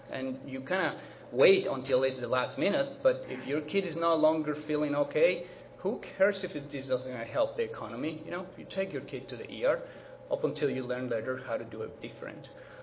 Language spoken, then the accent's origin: English; Mexico; now in Denver, United States; And we're both from Mexico and have the privilege to be living in Denver, Colorado, and a place that we call home now.